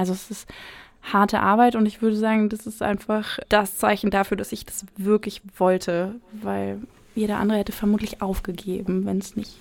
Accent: Berlin, Germany; moved away as an adult; dass Berlin natürlich eine Großstadt ist. Also meine Heimatstadt

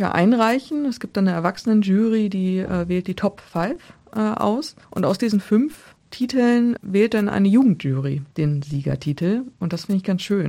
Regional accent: Hameln, Lower Saxony, Germany; und jetzt komme ich ja aus Hameln

